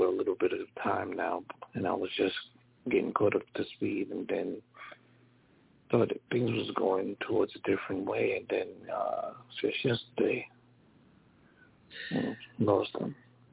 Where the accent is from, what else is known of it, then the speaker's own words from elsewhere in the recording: Jamaica; as I always allude to the fact that I'm Jamaican